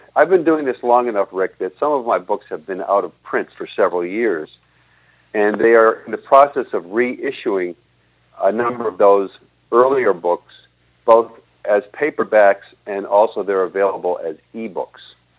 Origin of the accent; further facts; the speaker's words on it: Boston, Massachusetts, United States; now in Marquette, United States; So let's say the second half of my life I've lived in Michigan, roughly speaking. Prior to that, I was from the Boston area.